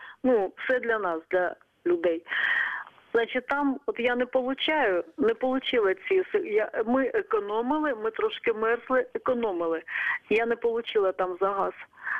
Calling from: Dnipropetrovsk Oblast, Ukraine; я з Дніпропетровської області.

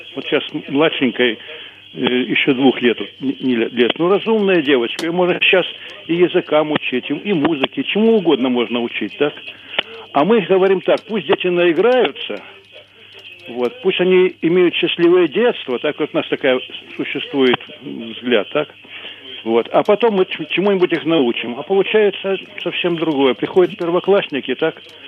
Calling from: Kyiv, Ukraine; Доброго ранку, я з Києва, працюю в школі.

